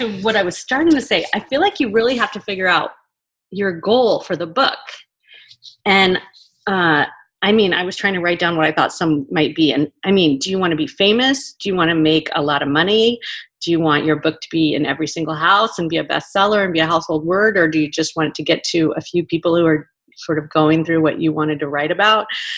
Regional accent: Oklahoma, United States; But at the time, I was this girl from Oklahoma who had, I thought I had certain principles

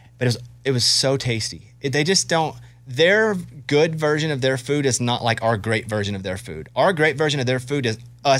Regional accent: Arkansas, United States; But growing up in Arkansas, I never thought I'd leave the country to do stuff like Paris and Rome.

